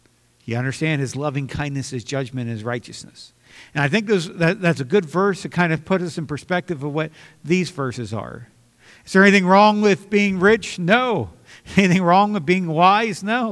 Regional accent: United States; Well, I think it's great that I'm American.

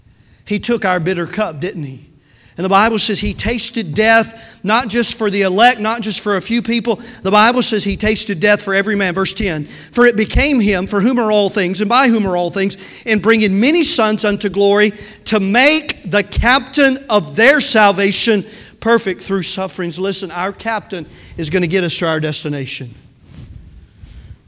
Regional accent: Tennessee, United States; I'm from Tennessee.

